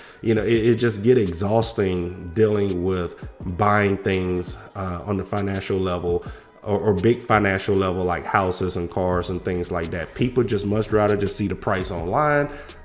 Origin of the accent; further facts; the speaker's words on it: Louisiana, United States; now in Arizona, United States; you know that I am from Louisiana and I recently moved to Arizona